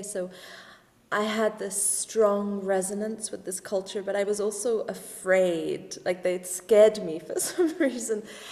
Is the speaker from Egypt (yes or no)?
yes; Egypt; I am half Egyptian. I grew up in Egypt for a part of my life